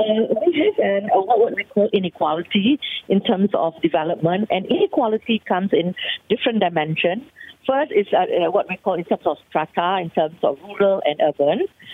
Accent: Sarawak, Malaysia; my own state, my favorite state, the state of Sarawak. I'm from Sarawak. Now everybody knows that the size, you know, the size of the state is really like it's the biggest state in Malaysia. In fact, it's bigger than Peninsula Malaysia.

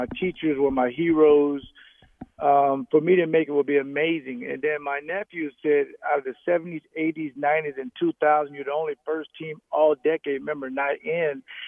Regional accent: the South, United States; And this was right after church because I'm from the South. We go to church like 11 days a week.

